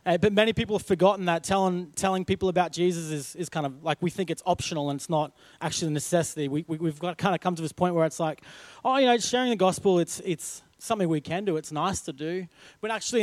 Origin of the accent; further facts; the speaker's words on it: Queensland, Australia; I'm from North Queensland, as you've probably heard me say before, and it rains quite a lot up in North Queensland.